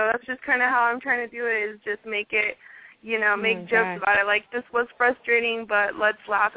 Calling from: Utah, United States; I'm in Utah.

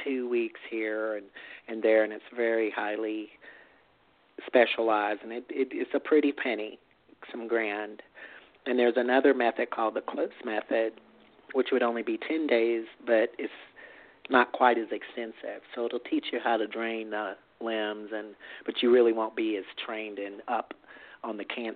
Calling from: Texas, United States; I would be in Texas.

